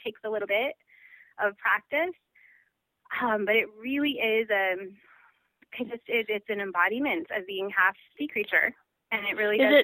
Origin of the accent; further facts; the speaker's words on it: Arizona, United States; now in Hawaii, United States; I was born in Arizona, which was a fish out of water for me. It was actually really, really hard to grow up there.